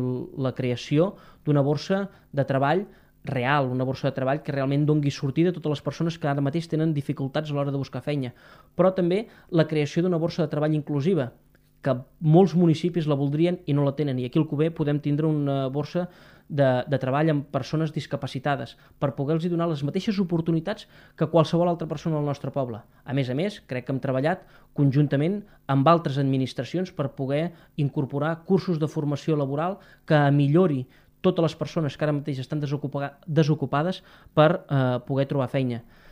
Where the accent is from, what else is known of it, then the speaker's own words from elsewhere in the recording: Alcover, Catalonia, Spain; alcalde d'Alcover, alcalde del meu poble.